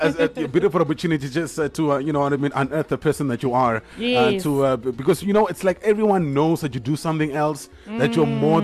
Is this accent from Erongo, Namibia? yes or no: yes; Walvis Bay, Erongo, Namibia; ask you that same question because I'm also from Wofish Bay and I know that situation.